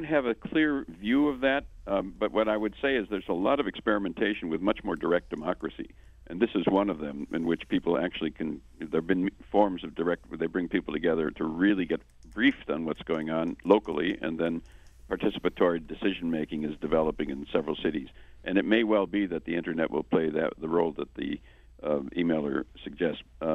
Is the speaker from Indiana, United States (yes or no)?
no; Wisconsin, United States; I'm from Wisconsin originally. And I was a young kid when Joe McCarthy